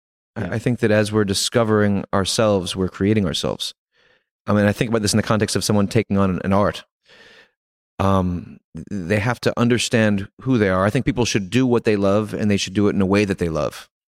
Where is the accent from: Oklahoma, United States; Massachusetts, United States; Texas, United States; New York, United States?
New York, United States